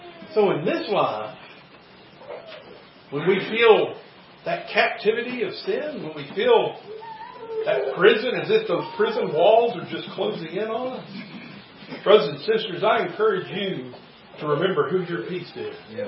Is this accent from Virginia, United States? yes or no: no; Houston, Texas, United States; The house I grew up in on Tanny Hill in Houston, it had a front porch.